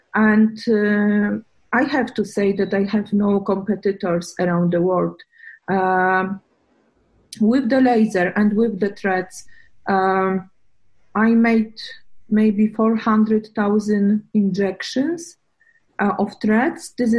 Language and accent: English; Silesian Voivodeship, Poland; English is a second language; It's not far away from my hometown and close to airport in Katowice.